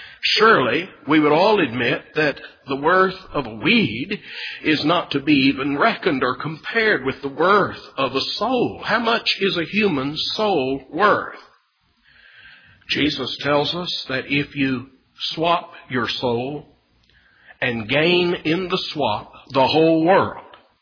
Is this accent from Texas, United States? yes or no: yes; Texas, United States; When I grew up in Texas, wind out of the southwest, blowing up across the deserts of Mexico, man, that was the hot one.